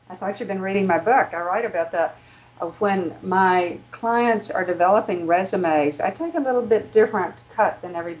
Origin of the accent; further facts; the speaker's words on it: the South, United States; accent: southern; My southern accent can put more vowels in there than typically needs to.